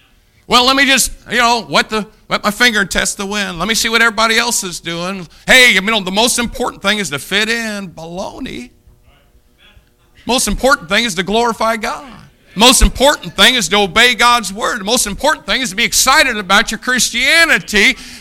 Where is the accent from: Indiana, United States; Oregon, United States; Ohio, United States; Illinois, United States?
Indiana, United States; And we're from Indiana